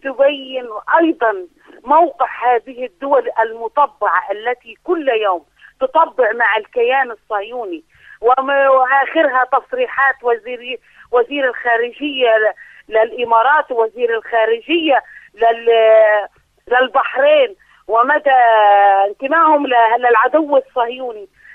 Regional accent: Palestine; من حقنا نحن كشعب فلسطيني أن ندافع عن حقوقنا في الداخل وفي الشتات

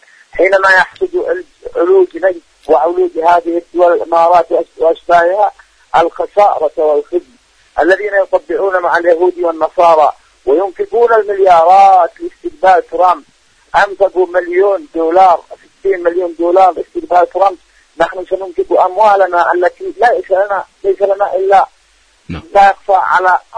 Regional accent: Yemen; فهذه الآية نستبشر بها كيمنيين مظلومين محاربين مضطهدين

